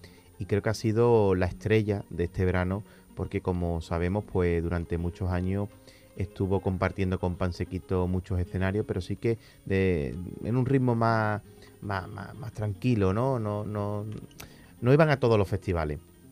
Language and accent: Spanish; Jerez, Andalusia, Spain; yo soy de Jerez y allí la Navidad se empieza a vivir ya con los ensayos